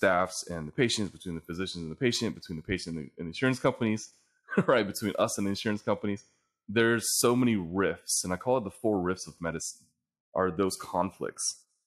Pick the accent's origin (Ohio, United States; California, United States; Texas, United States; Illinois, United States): Texas, United States; Houston; Now, growing up in Houston and in the biggest medical center in the world